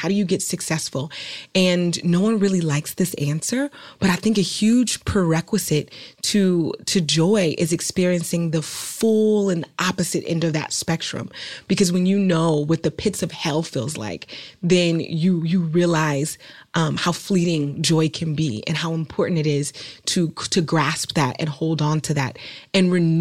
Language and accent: English; Oakland, California, United States; I'm from a very violent city. I'm from Oakland, California.